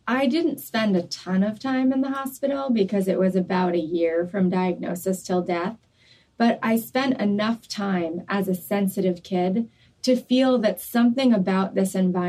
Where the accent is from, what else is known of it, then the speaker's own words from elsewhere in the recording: New York, United States; I grew up in New York.